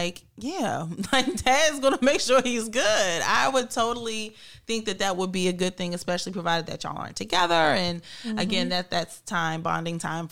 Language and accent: English; Bowie, Maryland, United States; So for me, again, I grew up in Bowie, and this is not Bowie of the times now. This was literally, again, us being the only black family, and I talked like a white girl.